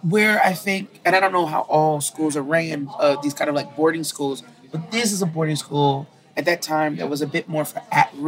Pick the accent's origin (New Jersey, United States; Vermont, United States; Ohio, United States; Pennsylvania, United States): Pennsylvania, United States; Philadelphia; So I grew up in Philadelphia. And then in eighth grade, my parents got a job.